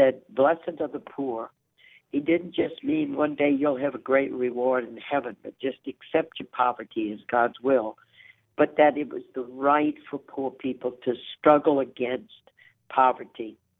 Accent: Baton Rouge, Louisiana, United States; when I grew up in the Jim Crow era in Baton Rouge, Louisiana, Black people in Sacred Heart Church couldn't even sit with us.

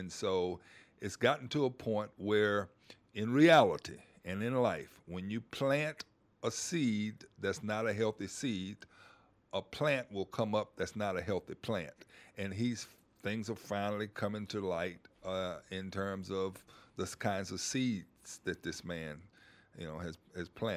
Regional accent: Kentwood, Louisiana, United States; I understood based on the time, the circumstances, and where I grew up in Kentwood.

